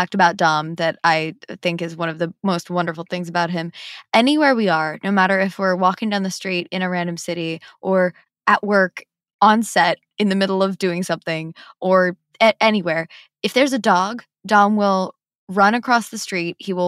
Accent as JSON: {"language": "English", "region": "Midwest", "country": "United States", "said": "I'm from the Midwest. We say things all wrong."}